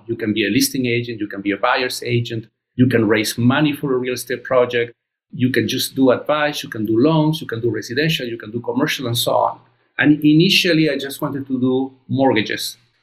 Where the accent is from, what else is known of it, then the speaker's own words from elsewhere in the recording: Chile; English is a second language; I come from Chile. I remember in 1973 when the socialist government was overthrown, I was about 7.